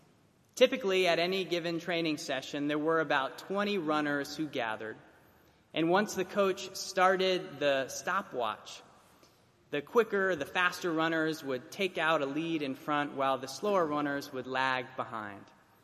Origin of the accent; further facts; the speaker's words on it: Florida, United States; Growing up in South Florida, I was best friends with the Jefferson twins, Sean and John.